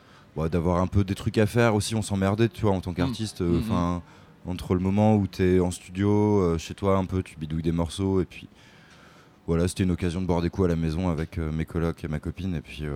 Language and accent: French; Pays de la Loire, France; Non, alors je suis de la Mayenne.